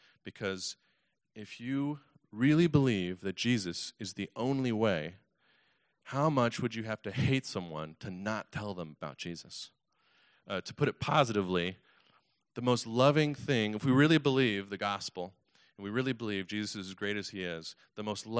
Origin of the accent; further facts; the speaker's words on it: Kentucky, United States; But first, let me share with you, I'm from Kentucky, so I love that you guys are going to Henderson.